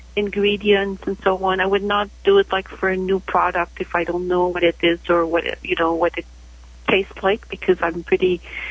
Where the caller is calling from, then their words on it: Montreal, Quebec, Canada; I'm calling from Montreal.